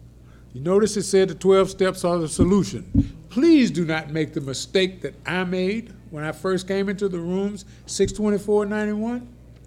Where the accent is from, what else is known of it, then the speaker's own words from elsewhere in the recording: Orange, Texas, United States; When I was growing up, my grandmother raised me. I grew up over in Orange. My mother was over here in Houston.